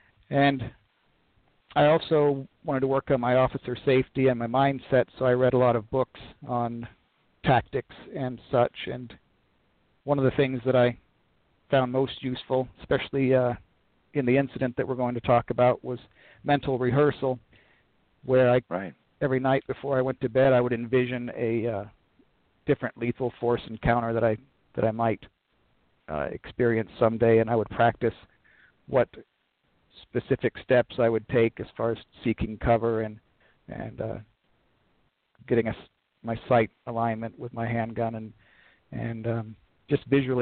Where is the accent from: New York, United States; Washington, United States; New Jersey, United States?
Washington, United States; Port Orchard; I grew up in Port Orchard, Washington, Washington State, and my family had a long military history.